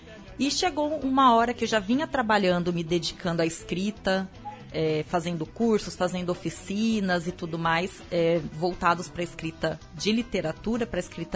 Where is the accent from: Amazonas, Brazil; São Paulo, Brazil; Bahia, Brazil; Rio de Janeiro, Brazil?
Amazonas, Brazil; Manaus; born there; also born or lived in Rio Grande do Sul; now in Mato Grosso, Brazil; Eu nasci em Manaus.